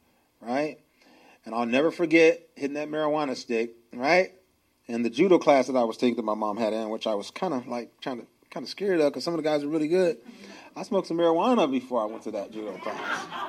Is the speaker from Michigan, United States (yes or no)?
yes; Flint, Michigan, United States; Born and raised in Flint, Michigan, born to my mother and my father, I was born in a one-parent home.